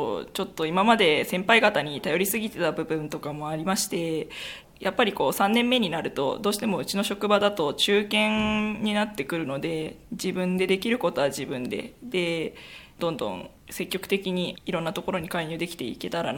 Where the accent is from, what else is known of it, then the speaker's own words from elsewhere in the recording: Fujisawa, Kanagawa, Japan; 私全行に小学校2年生の頃から住んでるんですけれども